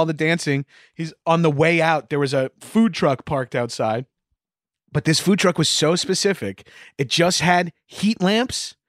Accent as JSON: {"language": "English", "region": "New York", "country": "United States", "tie": "born or raised there", "said": "And Jewish, I learned this because of you guys and growing up on Long Island and being in comedy in New York."}